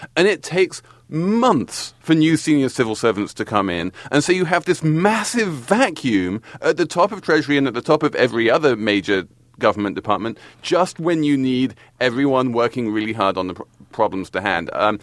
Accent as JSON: {"language": "English", "region": "England", "country": "United Kingdom", "lives_now": "United States", "said": "I have to complain as an Englishman in America"}